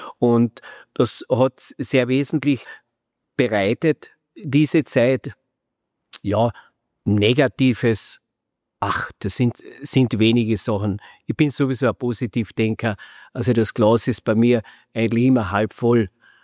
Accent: Carinthia, Austria; bei uns zu Hause in Kärnten.

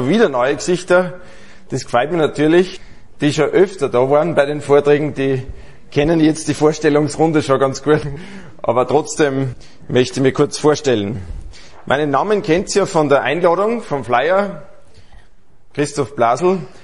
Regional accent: Aschach an der Steyr, Upper Austria, Austria; born there; now in Salzburg, Austria; also wir leben seit einigen Jahren in Salzburg. Aber gebürtig bin ich aus Aschach an der Steyr. Und das ist eigentlich wirklich der schönste Ort in ganz Österreich.

